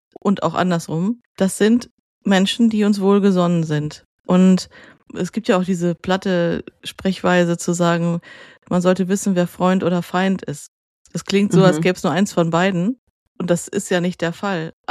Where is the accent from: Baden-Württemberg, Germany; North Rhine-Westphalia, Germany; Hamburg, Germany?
North Rhine-Westphalia, Germany; habe ja meine Kindheit und Jugend im Ruhrgebiet verbracht